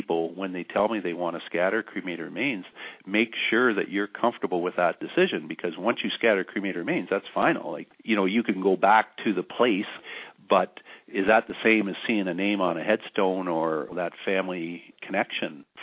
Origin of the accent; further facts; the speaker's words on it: Guelph, Ontario, Canada; I worked at a funeral home in Kitchener for 5 years. And then when I started here in 85, of course, growing up in Guelph, I knew a lot of the people coming through the door.